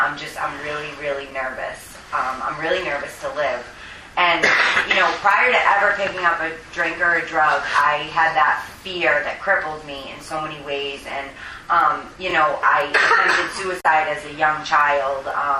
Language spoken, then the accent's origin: English; Boston, Massachusetts, United States; So I'm from Boston, Massachusetts, and I started, you know, drinking at a relatively young age.